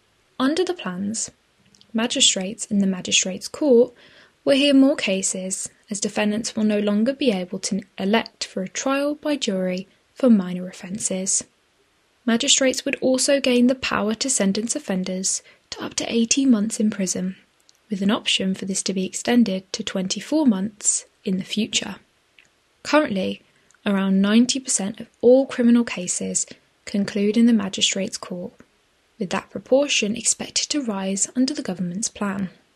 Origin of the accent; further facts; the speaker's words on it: Oldbury, West Midlands, United Kingdom; And Oldbury is close to my heart because it's my hometown